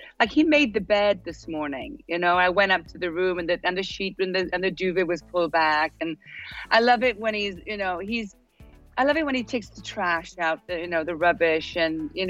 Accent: Wales, United Kingdom; he's from my home country in Wales

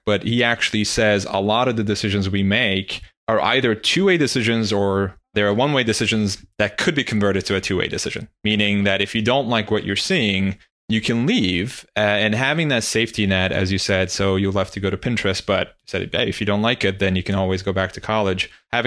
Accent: Turkey; now in United States; like in my home country of Turkey

